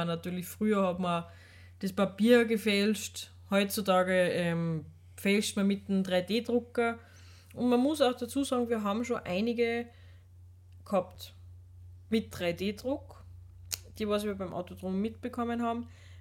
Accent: Austria; Bei uns in Österreich gibt es auch einige große.

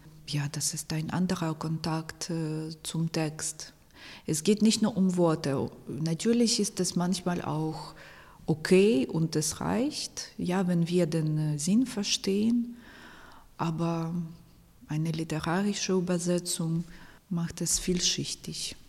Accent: Poltava, Poltava Oblast, Ukraine; Denn Poltava ist meine Heimatstadt und ich habe es nie gelesen.

